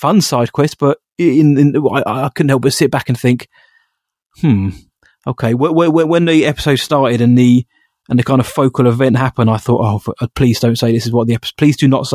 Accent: United Kingdom; Maybe I think I'm just getting old, John. I think I'm just British

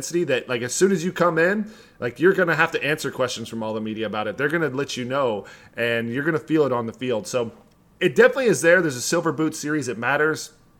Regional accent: Texas, United States; I grew up in Texas, you know, following the Rangers

